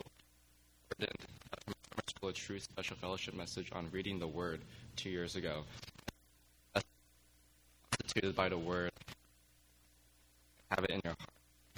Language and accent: English; Seattle, Washington, United States; from Seattle, and Tim and Jeremy and I have known each other.